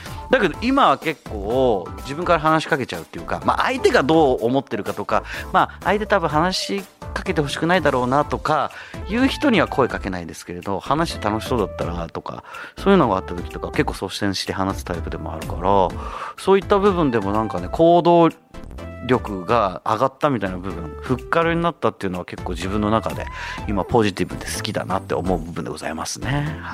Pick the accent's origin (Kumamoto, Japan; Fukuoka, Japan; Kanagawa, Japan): Kanagawa, Japan; Zama; はい、座間市出身の僕と、相模原出身のタスクくんで、